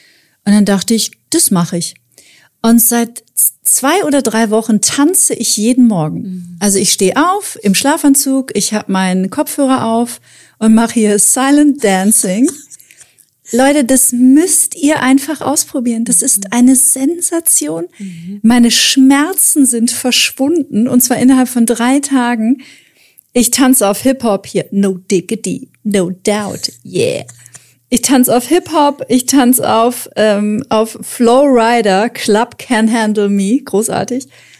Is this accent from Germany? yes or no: yes; North Rhine-Westphalia, Germany; Ich komme aus Nordrhein-Westfalen